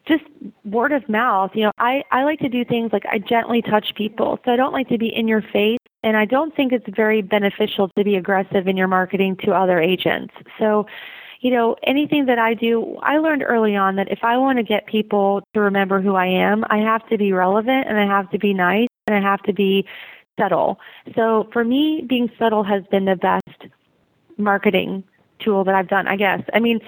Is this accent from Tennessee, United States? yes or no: yes; Memphis, Tennessee, United States; And so they knew that I was … from Memphis. And so each time they needed to send a referral to anywhere, they knew that I was a Memphis girl.